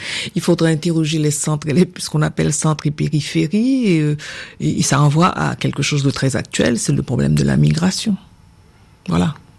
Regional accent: Haiti; J'ai passé mon enfance en Haïti, donc elle me suit partout, mon enfance, oui.

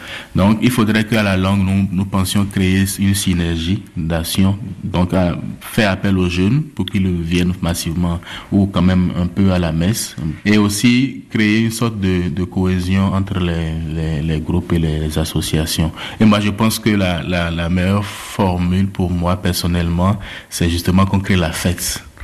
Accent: Benin; now in France; Chez nous, au Bénin, une idée que le curé a se met très vite en route

